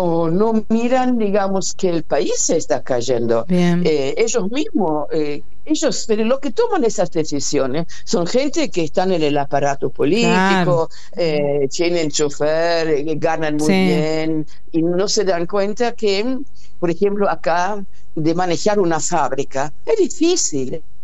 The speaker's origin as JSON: {"language": "Spanish", "country": "Argentina", "lives_now": "Germany", "said": "No es como el argentino, que ya estamos acostumbrados, pero para el alemán es horrible"}